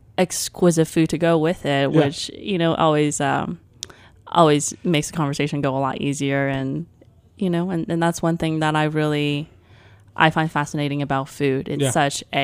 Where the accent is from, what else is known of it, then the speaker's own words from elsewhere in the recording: Taipei, Taiwan; When I grew up in Taipei in the early 80s, there was not clean supermarkets.